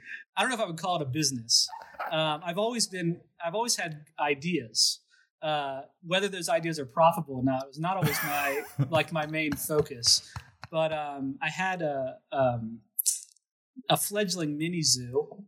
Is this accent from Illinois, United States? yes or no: no; Emmitsburg, Maryland, United States; also born or lived in Pennsylvania; So I grew up in Maryland, in a town called Emmitsburg, which is right below the Mason-Dixon line.